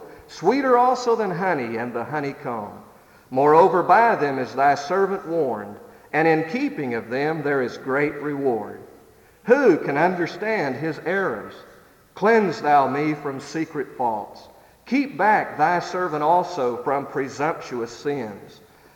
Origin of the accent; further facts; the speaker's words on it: Tennessee, United States; I am from Tennessee originally, and it's not that I just don't like Alabama and their football team.